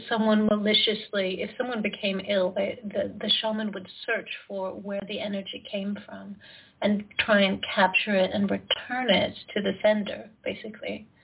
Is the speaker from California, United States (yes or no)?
yes; California, United States; now in Switzerland; I'm a shamanic healer and teacher. I currently live in Switzerland, although I'm from California originally.